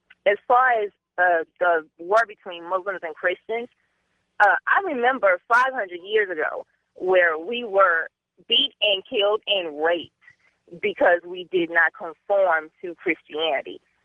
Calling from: Utah, United States; I'm calling from Utah. And I am a grandchild of the African slaves.

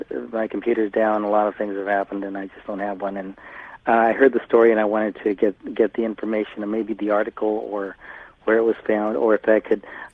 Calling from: San Diego, California, United States; I'm calling from San Diego.

